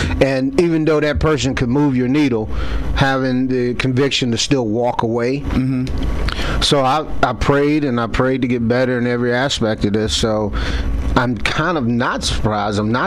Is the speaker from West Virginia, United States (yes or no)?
yes; West Virginia, United States; Yeah, yeah. I'm born and raised in West Virginia, man.